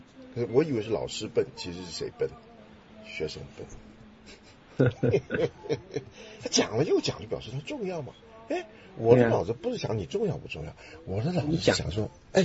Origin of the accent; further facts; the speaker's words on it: Henan, China; 那就不能再把它当成一个温州人问题啊，跟我河南人没关系